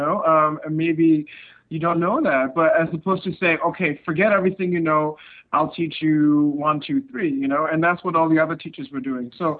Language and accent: English; India; also born or lived in Middle East / Australia; I grew up not only in India, but like I would spend time in the Middle East, spent time growing up in like Australia, in different parts of Asia